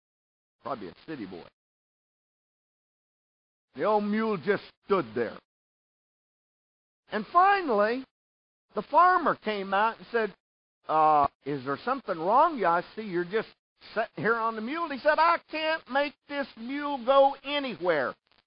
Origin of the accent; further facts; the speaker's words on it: Texas, United States; Yeah, I'm from Texas.